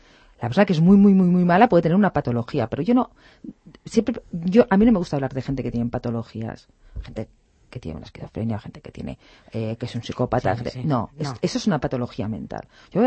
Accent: Catalonia, Spain; él es un personaje que es realmente de mi pueblo, de Terres de l'Ebre.

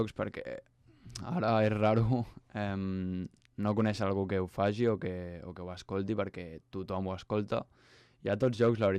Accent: Mirasol, Catalonia, Spain; Soc de Mirasol, sí.

